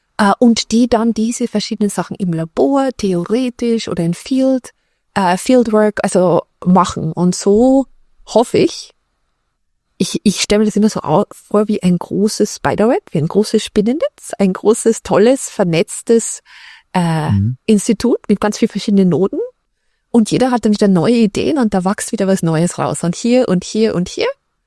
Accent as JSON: {"language": "German", "country": "Austria", "accent": "Austrian", "said": "ich muss nur aufpassen, dass ich meinen österreichischen Akzent nicht verliere, weil der ist charming"}